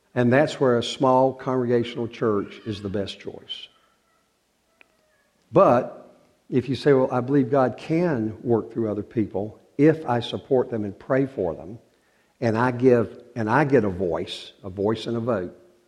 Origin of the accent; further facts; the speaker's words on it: North Carolina, United States; I'm from North Carolina.